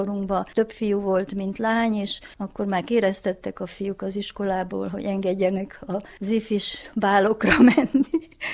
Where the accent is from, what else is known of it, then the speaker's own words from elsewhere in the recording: Székes, Mureș County, Romania; also born or lived in Reghin; Székes szülőfalum elsősorban. 9. koromban mentem el innen, mert Szászregenbe végeztem a liceumot, és épp a nyári vakációba ültem itthon egy keveset, akkor is kirándulgattunk, meg osztálytársaimnál voltam. Utána főiskolára kerültem Vásárhelyre, ott is bentlakásban laktam